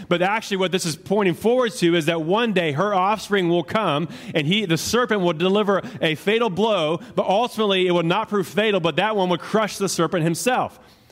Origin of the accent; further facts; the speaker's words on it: Appalachia, United States; I am an Appalachian through and through.